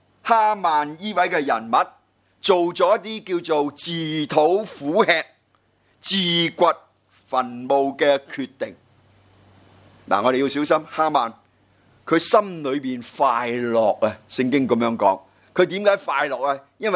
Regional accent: China; 哎呀，我哋中国人讲句说话好有意思。

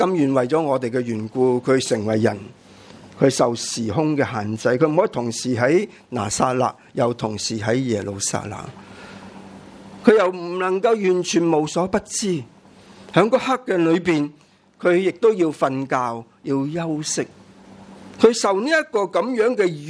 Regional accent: Hong Kong; 我有时都会见到我们香港人都很奇怪的

